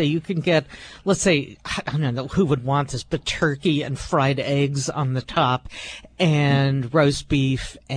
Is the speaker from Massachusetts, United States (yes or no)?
no; New York, United States; being a New Yorker like I am and having spent a lot of time in Coney Island